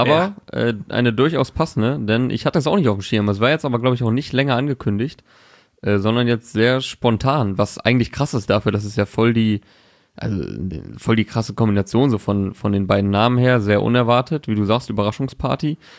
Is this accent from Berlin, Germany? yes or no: no; Osnabrück, Lower Saxony, Germany; Letzte Woche war ich in Stuttgart. Diese Woche bin ich in meiner Heimat Osnabrück.